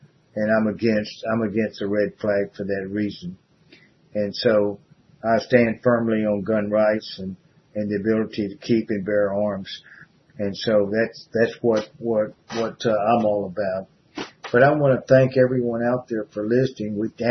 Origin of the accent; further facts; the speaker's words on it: United States; I'm from the Republic right here, you could say, in America.